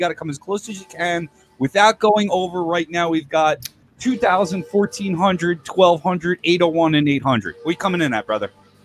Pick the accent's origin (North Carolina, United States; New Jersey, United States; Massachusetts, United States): New Jersey, United States; I'm from New Jersey. How the fuck is that going to work?